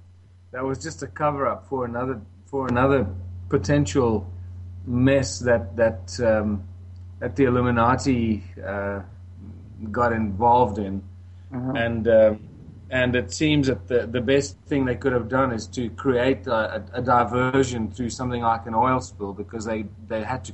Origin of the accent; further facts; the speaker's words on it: Waterval-Boven, Mpumalanga, South Africa; I was coming back from Cape Town to Johannesburg and then on to my hometown, my little one-horse town of Waterval-Boven, mm-hmm.